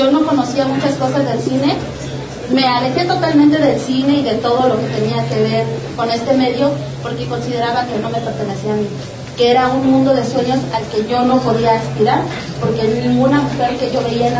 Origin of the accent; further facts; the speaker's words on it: Mexico; Pero mientras, como mexicanos, tenemos 10 nominaciones y aquí estamos.